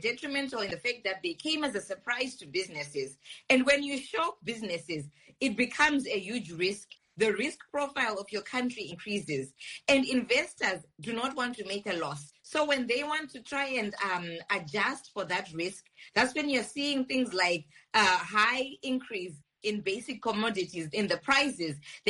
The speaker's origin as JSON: {"language": "English", "country": "Zimbabwe", "moved": "as an adult", "lives_now": "United Kingdom", "said": "I studied development economics at the University of Manchester to Master of Science level. I work in banking. I've been based in the UK for the last, since 1999, actually. I left to go to univ"}